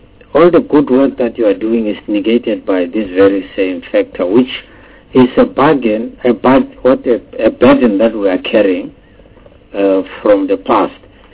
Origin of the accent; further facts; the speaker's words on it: South Africa; We don't have to be apologetic to anybody that we are South Africans.